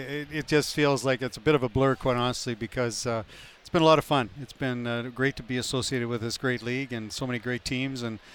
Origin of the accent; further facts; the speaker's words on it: Saskatchewan, Canada; growing up in Saskatchewan, you always know everything about those teams out there.